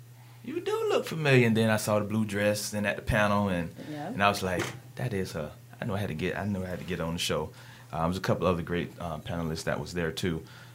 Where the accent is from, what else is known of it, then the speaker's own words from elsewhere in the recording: Florida, United States; Tallahassee's first? No, I'm from South Florida.